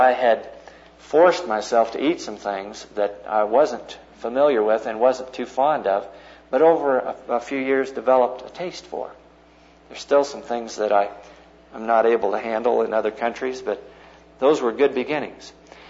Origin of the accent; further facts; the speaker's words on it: Montana, United States; growing up in Western Montana, I mean, we ate the standard stuff all the time.